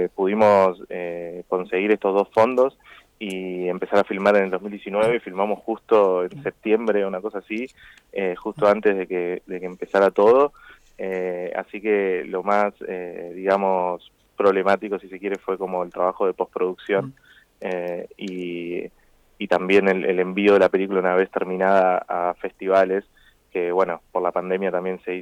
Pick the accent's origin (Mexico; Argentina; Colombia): Argentina; Santo Tomé; now in Buenos Aires, Argentina; ahora mismo estoy en un colectivo yendo para Santo Tomé. Así que sí, soy de Santo Tomé y estoy viviendo en Buenos Aires ya hace un tiempo.